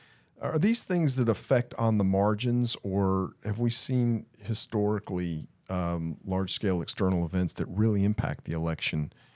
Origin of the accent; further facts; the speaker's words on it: North Carolina, United States; particularly devastating in my home state of North Carolina.